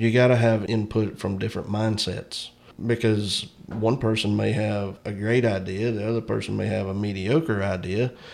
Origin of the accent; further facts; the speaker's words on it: Royston, Georgia, United States; I was born and raised in Royston.